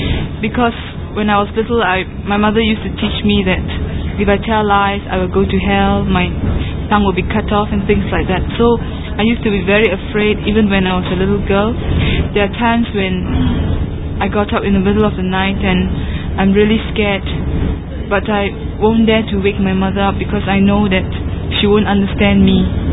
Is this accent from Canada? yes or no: no; Singapore; I'm from Singapore. I'm just 25 years old, and I come from a Taoist background.